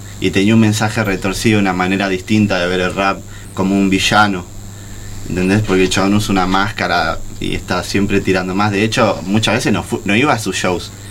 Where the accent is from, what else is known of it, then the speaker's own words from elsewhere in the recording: Buenos Aires, Argentina; born there; yo nací en Buenos Aires, pero viste, yo tengo parte de mi familia que es salteña, ¿viste?